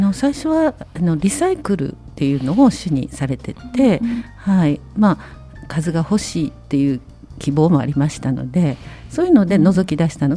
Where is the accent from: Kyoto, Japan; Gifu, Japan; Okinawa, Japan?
Kyoto, Japan; Katsura; now in Nagaokakyō, Japan; あ、西の方の、うん、桂っていうところで、うんうん、子供の頃は過ごしておりました。